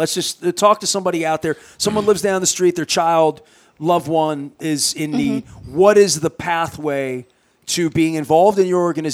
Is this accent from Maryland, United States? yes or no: yes; Dundalk, Maryland, United States; I grew up in Dundalk in the 80s.